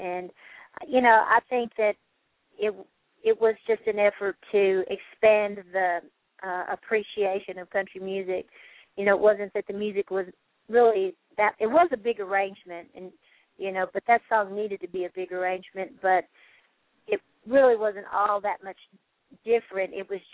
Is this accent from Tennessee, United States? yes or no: yes; Tennessee, United States; I was from Nashville and Memphis